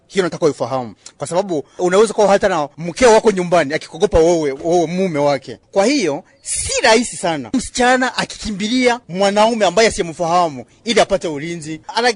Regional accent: DR Congo; natoka DRC.

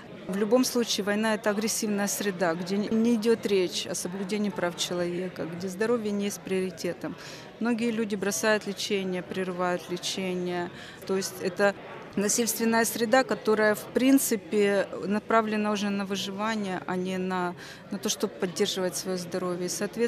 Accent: Donetsk, Donetsk Oblast, Ukraine; Я из Донецка. Донецкая область сейчас охвачена военным конфликтом.

